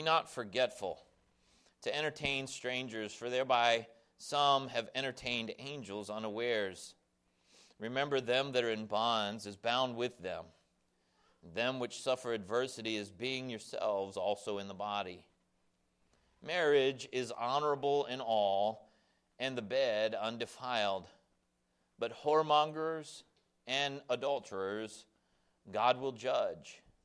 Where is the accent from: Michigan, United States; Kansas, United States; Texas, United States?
Texas, United States; Growing up in Texas, we'd go out and we'd play, and there was a creek that flowed not too far from the house.